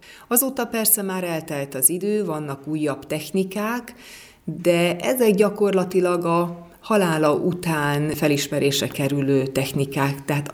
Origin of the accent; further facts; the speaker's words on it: Tiszavasvári, Szabolcs-Szatmár-Bereg, Hungary; én a földie vagyok. Én Tiszavasváriból jöttem, segítsen nekem ide jutni.